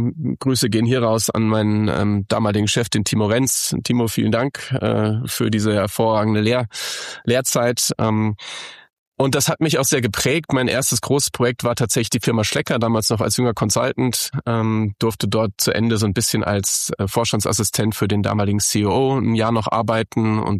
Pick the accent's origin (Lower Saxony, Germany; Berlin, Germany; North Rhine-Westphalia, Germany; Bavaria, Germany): Lower Saxony, Germany; Haselünne; Ich komme aus Haselünne